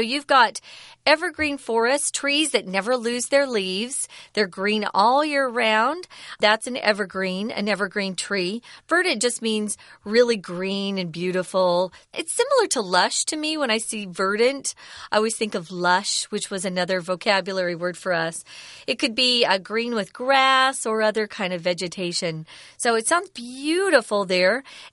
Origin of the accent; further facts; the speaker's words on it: Arizona, United States; I grew up in Arizona, so we would always go to California to go to the ocean.